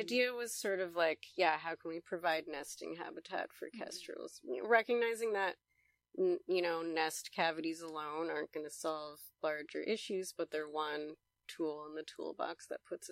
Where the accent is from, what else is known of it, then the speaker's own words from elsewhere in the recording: New York, United States; I'm originally from Albany County, New York, about an hour and a half north of here.